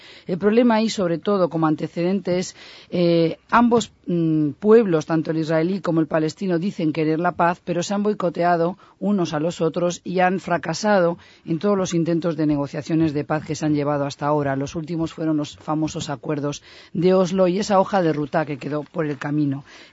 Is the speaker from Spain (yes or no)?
yes; Spain; ¿cómo saben que soy española tan rápidamente?